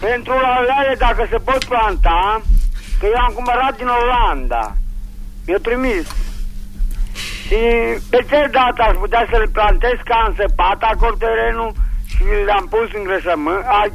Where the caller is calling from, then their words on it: Alma, Sibiu County, Romania; Alma, lângă Târnăveni.